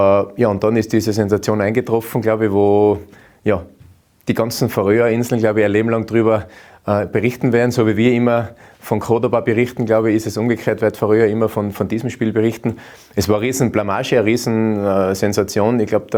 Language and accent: German; Austria; Also das ist ja bei uns in Österreich modern.